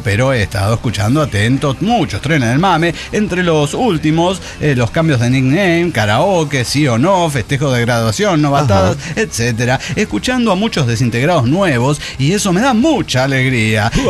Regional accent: Perote, Veracruz, Mexico; Con motivo de la primera reunión desintegrada en mi tierra, Perote, Veracruz, México.

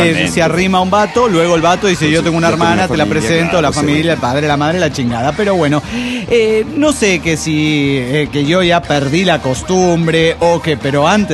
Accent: Teloloapan, Guerrero, Mexico; now in Phoenix, United States; yo tengo el superpoder de parecer de cualquier lugar menos de donde soy. Es decir, de Telolapán, Guerrero, México. Y he sido confundido aquí, estoy en el Gabacho, en Arizona, en Phoenix

